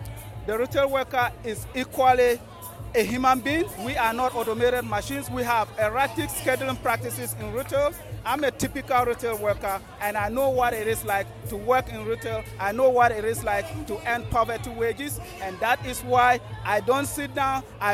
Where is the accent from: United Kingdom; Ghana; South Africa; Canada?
Ghana; now in United States; But I came here from Ghana to get my share of the American dream.